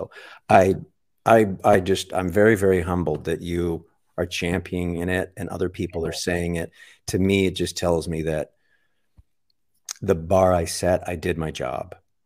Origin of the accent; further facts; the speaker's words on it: Canada; as far as I'm Canadian, but as far as the American concept of the Wild West masculinity